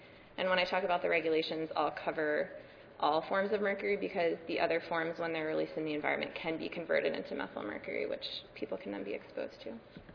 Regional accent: Delaware, United States; including my home state of Delaware

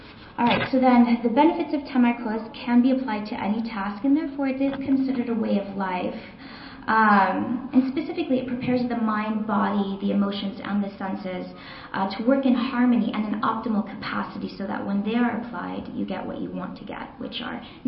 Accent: Los Angeles, California, United States; So I'm from Los Angeles, home to the 405 parking lot.

